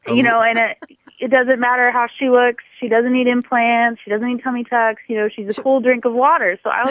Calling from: Plano, Texas, United States; I'm calling from Plano, Texas.

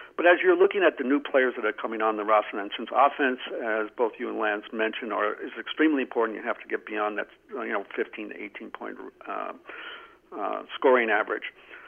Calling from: New Mexico, United States; from New Mexico.

